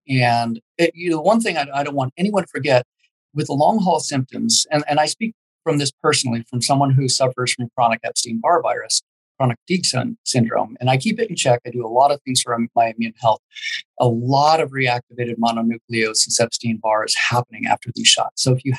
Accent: United States; Sure, I'm a doctor, but the most important title I wear is I'm an American.

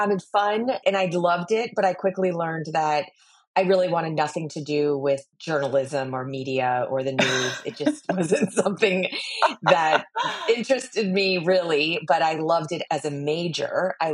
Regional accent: Vermont, United States; I grew up in Vermont, a very, very, very small town in Vermont. No sidewalks, no streetlights, really just a village.

